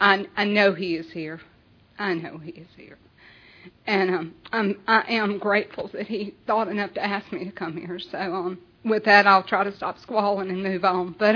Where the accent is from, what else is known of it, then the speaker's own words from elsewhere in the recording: Hog Hair, Louisiana, United States; I'm from Hog Hair, Louisiana, and that is where and that's truly a little community in Louisiana